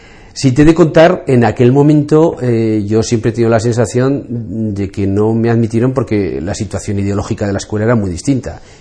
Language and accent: Spanish; Estella, Navarre, Spain; yo vengo de un pueblecito de Estella que en el fondo está muy limitado.